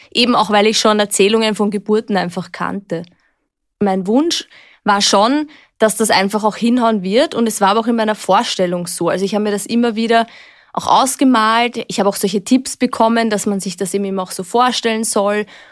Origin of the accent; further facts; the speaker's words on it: Vienna, Austria; Ich bin in Wien aufgewachsen und ich liebe Wien noch sehr, den Wiener Schmäh und überhaupt, was wir da alles so haben.